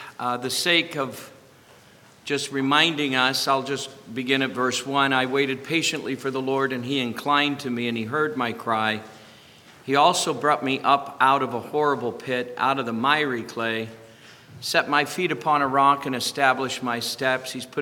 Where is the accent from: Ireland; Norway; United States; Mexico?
Ireland; As an Irish guy, I like LaRue time.